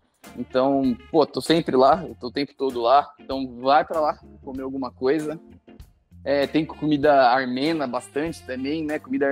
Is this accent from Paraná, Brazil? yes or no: no; São Paulo, Brazil; born there; now in Osasco, Brazil; eu não moro no centro de São Paulo, na verdade... Eu nasci em São Paulo, só que eu moro em Osasco, que é grande São Paulo, do lado, né?